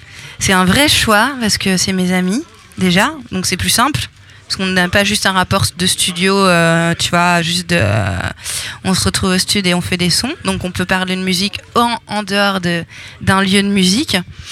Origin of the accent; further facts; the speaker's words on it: Reims, Grand Est, France; Oui, alors c'est de la pop, effectivement, je viens de Reims.